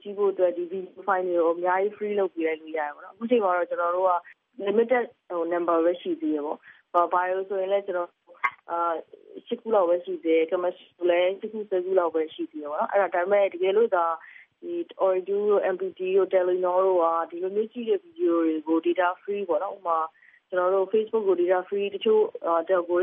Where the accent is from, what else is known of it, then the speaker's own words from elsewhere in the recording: Yangon, Yangon Region, Myanmar; ကျွန်တော်ဆိုရန်ကုန်မှာပဲမွေးရန်ကုန်မှာပဲကြီး